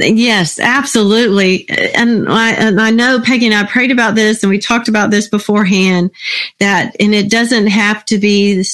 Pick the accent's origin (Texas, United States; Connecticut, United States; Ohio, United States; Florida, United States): Texas, United States; I'm from Texas.